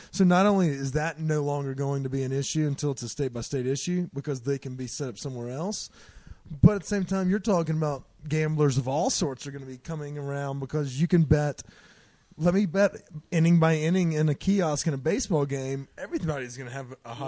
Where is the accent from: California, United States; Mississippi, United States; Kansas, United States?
Mississippi, United States; Mississippi, my home state, neighbor to yours, you probably know it fairly well.